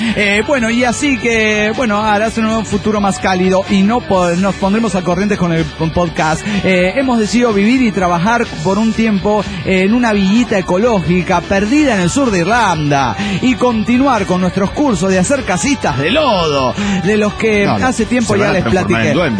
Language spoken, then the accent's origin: Spanish; Mexico; now in Dublin, Ireland; viajar a mi tierra querida